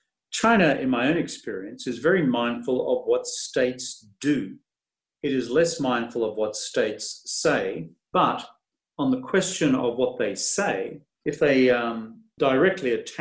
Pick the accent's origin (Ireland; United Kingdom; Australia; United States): Australia; Queensland; my home state of Queensland